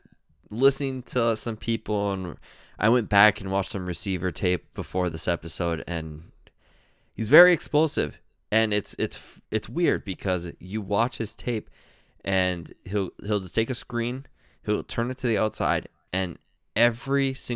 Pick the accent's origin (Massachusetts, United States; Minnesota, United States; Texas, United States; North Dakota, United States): Minnesota, United States; I'm from Minnesota. How else would I stare at things?